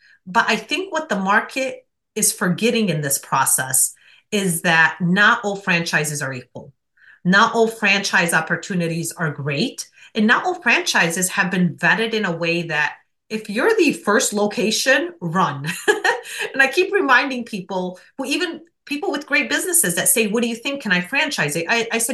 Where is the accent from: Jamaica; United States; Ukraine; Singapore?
United States; Michigan; somebody born and raised in the Michigan area might know. I know when lake season is, I know when hunting season is, right? Those are things specific to us and our community.